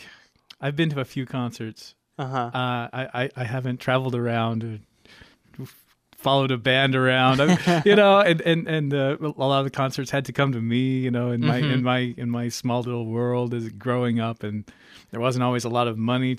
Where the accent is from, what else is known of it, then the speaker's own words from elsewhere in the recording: Utah, United States; now in Kodiak, United States; I grew up in Utah.